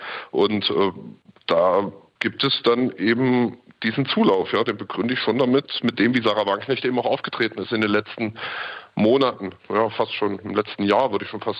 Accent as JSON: {"language": "German", "region": "Thuringia", "country": "Germany", "said": "über die Zukunft meiner Heimat entscheide ich als Thüringer schon selber"}